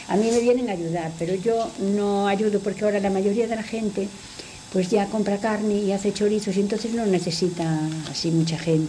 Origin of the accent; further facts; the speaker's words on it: Castro, Spain; Yo cuando me crié en Castro, pues recogía unas castañas.